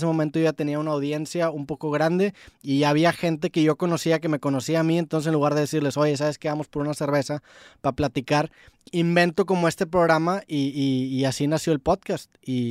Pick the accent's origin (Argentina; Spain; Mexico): Mexico; Monterrey, Nuevo León; yo soy de Monterrey, tengo 28 años, yo toda mi secundaria, pues crecí escuchando … crecí escuchando